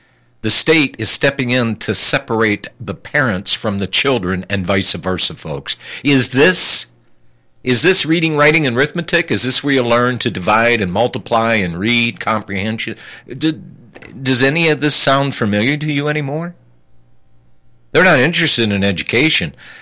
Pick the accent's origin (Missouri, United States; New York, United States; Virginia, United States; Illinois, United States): Illinois, United States; including in my home state of Illinois.